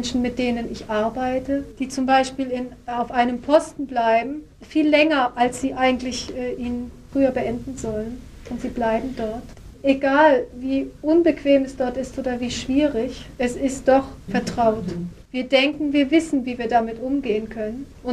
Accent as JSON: {"language": "German", "region": "England", "country": "United Kingdom", "tie": "born or raised there", "said": "als ich als Kind in England aufgewachsen bin"}